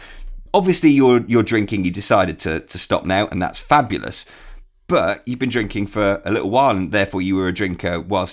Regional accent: Birmingham, West Midlands, United Kingdom; now in Liverpool, United Kingdom; I'm from Birmingham, but I had this feeling of home in Liverpool.

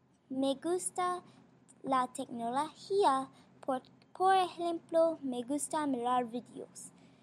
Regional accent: Atlanta, Georgia, United States; Spanish is a second language; Yo soy de Atlanta.

